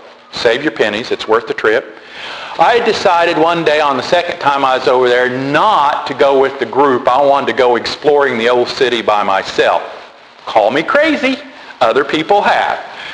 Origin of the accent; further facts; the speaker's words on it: United States; I am an American, I said as I approached that.